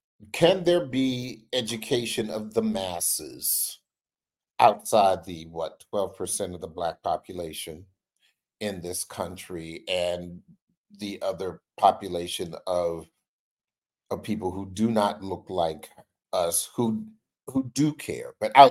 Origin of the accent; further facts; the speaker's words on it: Washington, District of Columbia, United States; when I was a a TV news reporter in Alabama, and I would talk to people, and they would say, where are you from? And I would say, Washington, D.C.